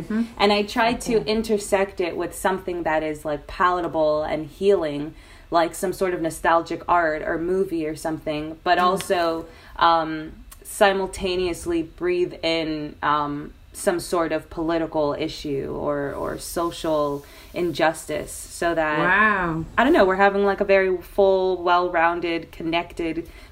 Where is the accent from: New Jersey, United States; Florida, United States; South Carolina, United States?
Florida, United States; Miami; I was raised in Miami, Florida, and my mom is from Guyana and my dad is from Haiti. And we're a Muslim family. We're born Muslim.